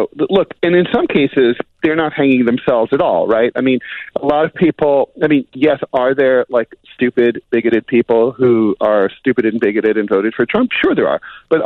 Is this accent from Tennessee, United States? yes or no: no; Dayton, Ohio, United States; in my hometown of Dayton, Ohio, at the Heavy Metal Church of Jesus